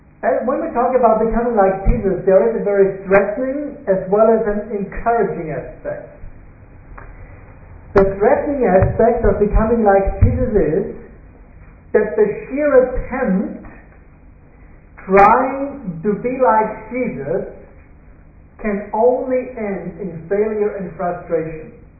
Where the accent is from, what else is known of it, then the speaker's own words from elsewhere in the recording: Austria; I'm from Austria.